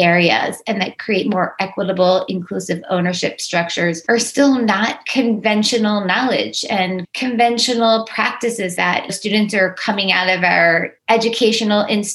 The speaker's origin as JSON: {"language": "English", "town": "Baltimore", "region": "Maryland", "country": "United States", "tie": "born or raised there", "said": "So this actually goes back to my childhood, and I grew up in Baltimore, Maryland"}